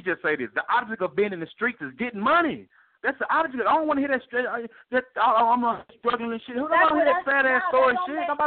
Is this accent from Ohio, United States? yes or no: no; Texas, United States; I don't listen to … I'm from Texas, bro.